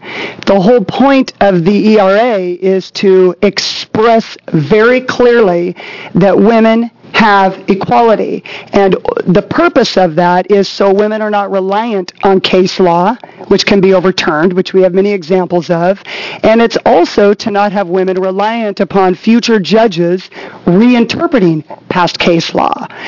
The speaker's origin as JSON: {"language": "English", "town": "Coos Bay", "region": "Oregon", "country": "United States", "lives_now": "Portland, United States", "said": "as you already know, I'm from Coos Bay, but live in Portland, Oregon."}